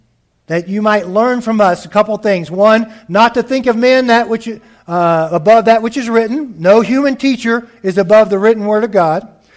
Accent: Louisiana, United States; When I grew up in Louisiana, we shrimped out in the Gulf of Mexico a lot

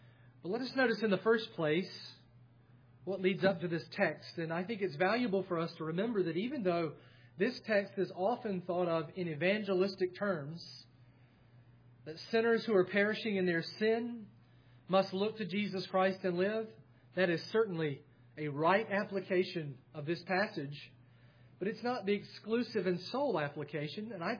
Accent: Savannah, Georgia, United States; I'm from Savannah

